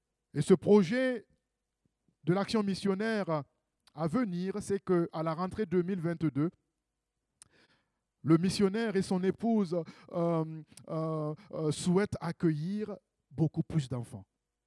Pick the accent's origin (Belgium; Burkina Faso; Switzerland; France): Burkina Faso; Je connais bien ce pays parce que je viens du Burkina.